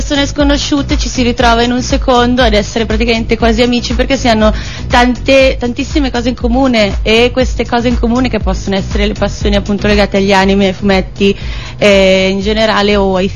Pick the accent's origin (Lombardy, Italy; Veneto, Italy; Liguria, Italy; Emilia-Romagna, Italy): Lombardy, Italy; Milan; Mentre invece io arrivo da Milano.